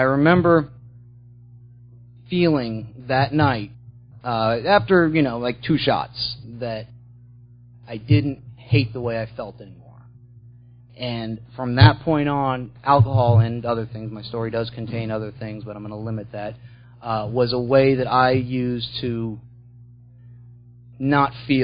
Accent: Sarasota, Florida, United States; born there; But I was born in Sarasota, and my parents were middle class. We weren't poor, but we weren't rich.

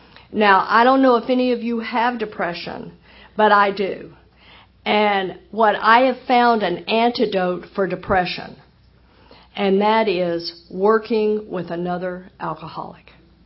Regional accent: Texas, United States; And I was born and raised in Texas, and I was raised Southern Baptist, and I was raised right where they took the Bible Belt and gave it an extra pull.

